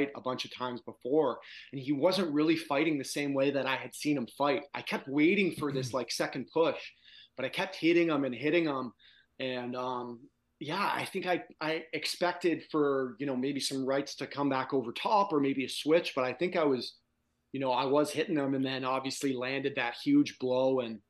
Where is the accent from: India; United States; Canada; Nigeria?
Canada; Toronto, Ontario; I talked about growing up in Toronto and watching the Battle of Ontario.